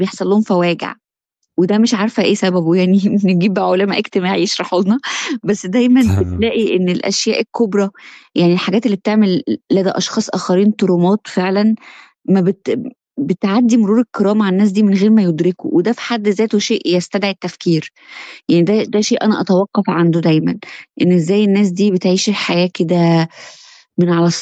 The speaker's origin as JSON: {"language": "Arabic", "town": "Tanta", "region": "Gharbia", "country": "Egypt", "said": "انا عارفة كويس طنطا، انا عارفة كويس مدينتي"}